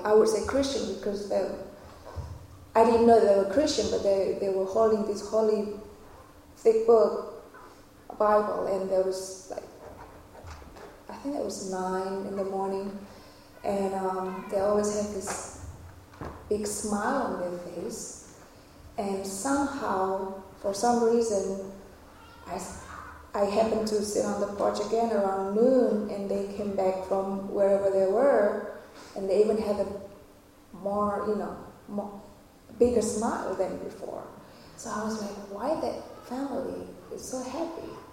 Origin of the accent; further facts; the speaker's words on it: Indonesia; I'm from Indonesia. It is one of the Southeast Asian countries.